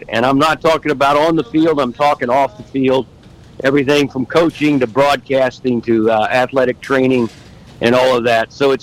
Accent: Tallahassee, Florida, United States; actually am a Florida native, one of the few still left out there. But some people would say I'm not really from Florida because I grew up in Tallahassee.

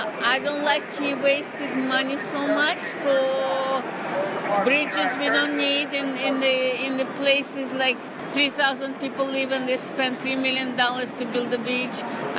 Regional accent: Russia; moved away; I came from Russia.

